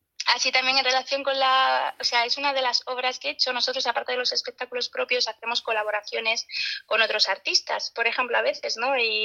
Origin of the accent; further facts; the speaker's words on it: Granada, Andalusia, Spain; now in Bilbao, Spain; Yo soy de Granada, pero llevo muchísimos años viviendo en Bilbao y pues para mí este norte es parte de lo que soy, de quién soy.